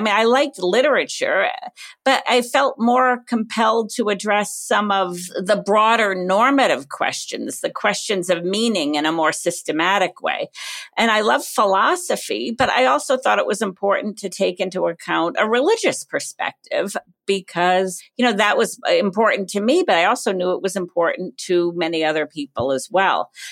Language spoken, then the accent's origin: English; Cumberland, Rhode Island, United States; I grew up in Cumberland, Rhode Island.